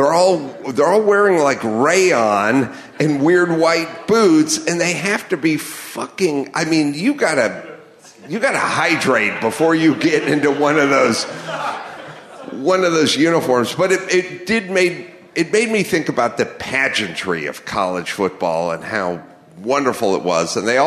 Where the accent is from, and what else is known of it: Los Angeles, California, United States; born or raised there